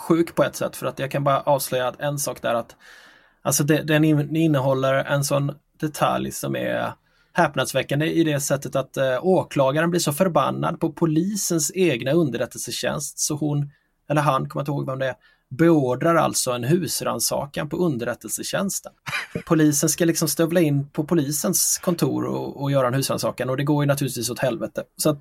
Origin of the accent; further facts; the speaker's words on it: Figaholm, Kalmar County, Sweden; min födelseort där jag växte upp i lilla Figaholm i Småland.